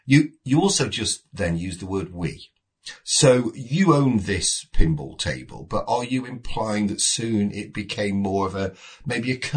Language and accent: English; England, United Kingdom; So, obviously we're English.